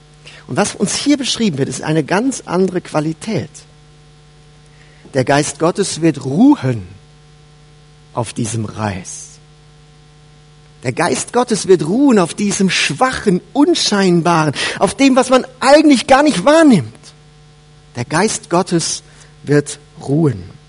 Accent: North Rhine-Westphalia, Germany; Ich komme ja aus dem Siegerland und da versteht man das.

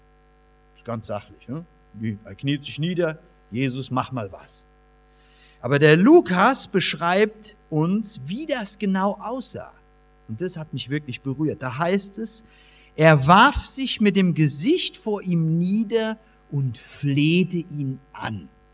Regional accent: Eifel, Germany; so wie wir bei uns in der Eifel sagen.

